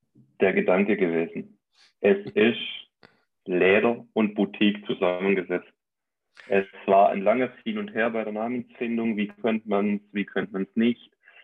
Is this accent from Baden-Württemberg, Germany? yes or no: yes; Baden-Württemberg, Germany; now in Stuttgart, Germany; Ja, also ursprünglich bin ich tatsächlich aus dem Schwabenland, kleines Dorf auf der Schwäbischen Alb, mittlerweile wohnhaft in Stuttgart.